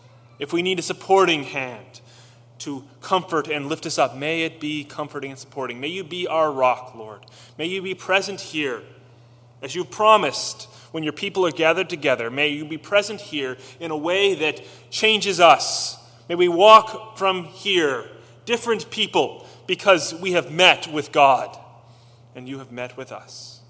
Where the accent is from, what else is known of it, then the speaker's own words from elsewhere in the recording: Indiana, United States; because I grew up in Indiana in farm country, and man, I missed driving through the farm fields, smell of the manure.